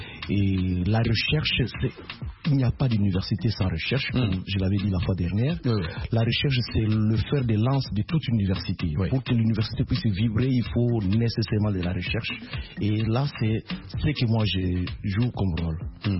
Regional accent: DR Congo; et surtout chez nous, en République démocratique du Congo, c'est l'expression populaire.

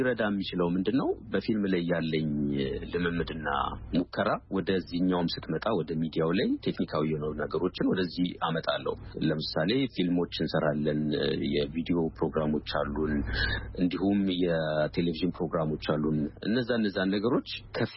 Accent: Addis Ababa, Ethiopia; ውጭ ሀገር ብኖርም ያደኩት ትልቅ ኮንድረስ ይኖርኩት ኢትዮጵያ ውስጥ ነው አዲስ አበባ ነው

